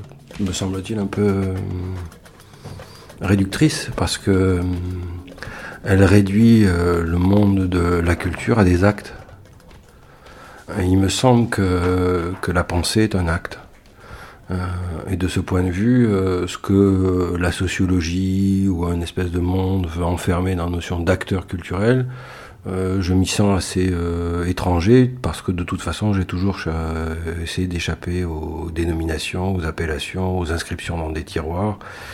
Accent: Cannes, Provence-Alpes-Côte d'Azur, France; Je viens de Cannes, donc pas très loin de Marseille, où j'y ai vécu 17 ans.

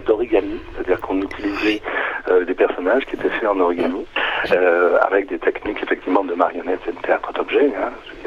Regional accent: Provence-Alpes-Côte d'Azur, France; qui est aussi notre territoire puisqu'on est aussi des Alpes de Haute-Provence

